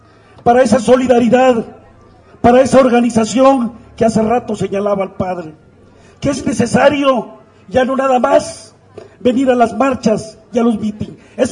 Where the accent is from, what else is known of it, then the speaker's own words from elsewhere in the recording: Campeche, Mexico; Compañeros, somos del estado de Campeche.